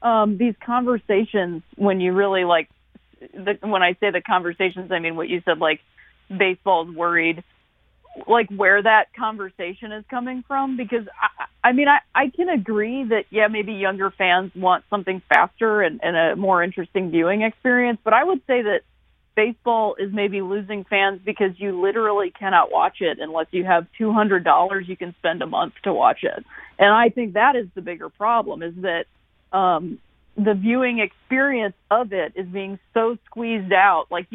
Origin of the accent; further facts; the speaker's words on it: Akron, Ohio, United States; I'm from Akron, Ohio, and that's, you know, northeastern Ohio, so Cleveland baseball fans there.